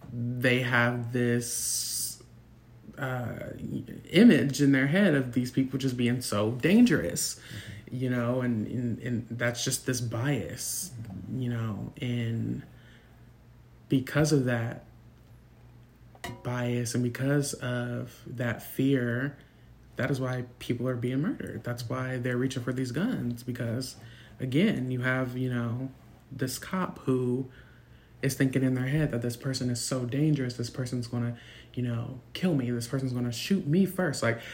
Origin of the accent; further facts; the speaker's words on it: Obetz, Ohio, United States; I grew up in Columbus, Ohio, Obetz, Ohio, wherever, and a lot of the kids that I went to school with who were white would have the little Confederate flag